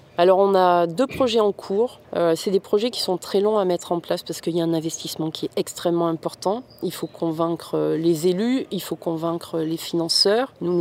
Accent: Valence, Auvergne-Rhône-Alpes, France; on a décidé de la faire venir à Valence, puisque moi, je suis originaire de Valence, c'était plus pratique aussi.

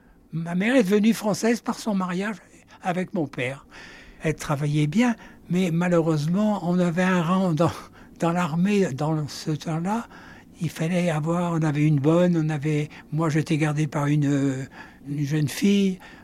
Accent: Beirut, Beirut Governorate, Lebanon; Au Liban, à Beyrouth, où je suis né, du reste. Je suis né à Beyrouth.

